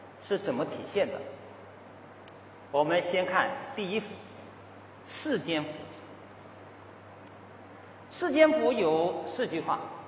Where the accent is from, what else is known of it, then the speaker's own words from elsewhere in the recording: China; 作为中国人，我们都非常明晰地感知到